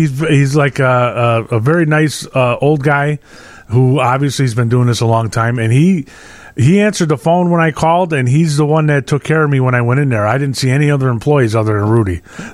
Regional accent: Illinois, United States; I grew up at Lincoln and Damon. Lincoln and Grace were Damon. And, right, one, you know, it was, you know, nice place.

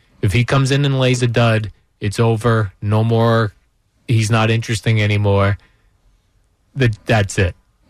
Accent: United States; Yeah, but I have to boycott. I'm American. I'm all about America.

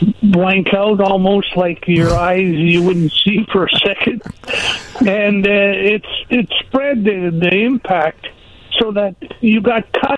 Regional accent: Canada; Because we grew up in Canada

